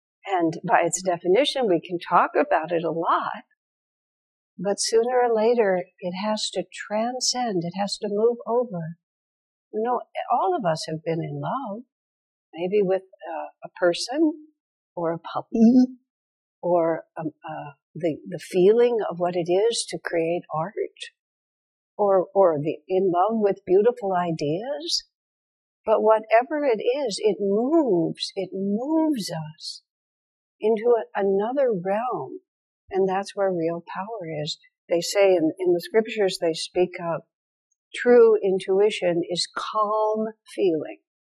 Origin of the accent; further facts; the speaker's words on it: United States; I'm an American kid.